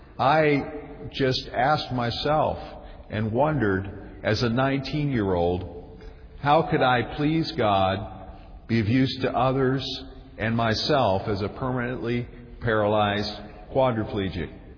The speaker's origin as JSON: {"language": "English", "region": "Maine", "country": "United States", "tie": "born or raised there", "moved": "as an adult", "lives_now": "Greenville, United States", "said": "we relocated from my home state of Maine to Greenville, South Carolina. Rick didn't tell you, but to be born in Maine is to be known as a maniac."}